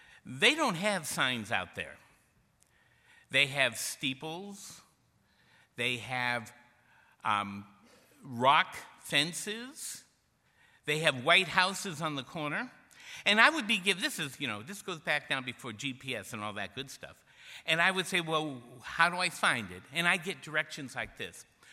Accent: New England, United States; Now, I'm from New England. We don't have signs in New England that say, "Dip."

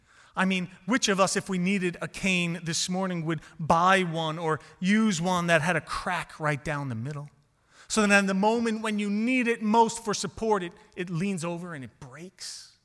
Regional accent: New York, United States; because I'm from New York, and you don't do it till, you know.

